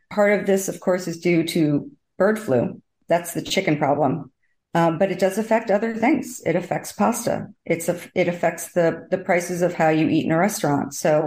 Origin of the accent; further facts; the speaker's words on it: Northeast, United States; I guess it was very regional in terms of where I grew up in the Northeast, close to New York City